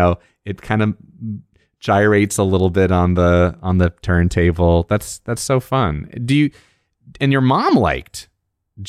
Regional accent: New Jersey, United States; I grew up in Jersey myself.

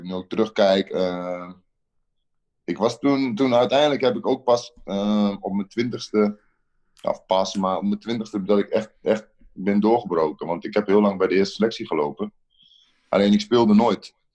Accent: Overijssel, Netherlands; ik kom uit de buurt van Zwolle.

